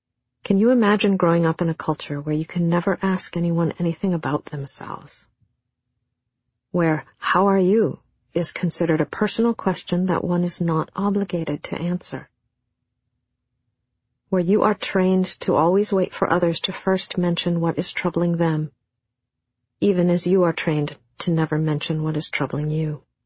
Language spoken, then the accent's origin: English; Minnesota, United States; Minnesota as part of a mass emigration from Norway that began in about 1880. And like everybody else in my hometown, this is pretty much all that I knew about my ancestors.